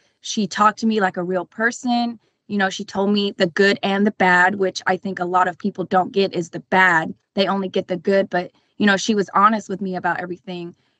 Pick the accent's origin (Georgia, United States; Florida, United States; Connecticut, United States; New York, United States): Florida, United States; also born or lived in Virginia / Mississippi / England; So I was born in Virginia, but I only lived there for like 2 to 3 years before we moved all over the world. So I've lived in Mississippi, England, and then that's when we finally moved to Florida